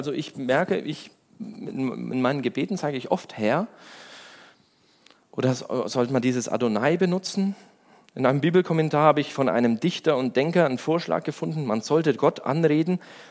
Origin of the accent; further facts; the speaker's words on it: Brazil; ich bin ja in Brasilien aufgewachsen und meine Eltern wollten unbedingt, dass ich ordentlich Deutsch lerne.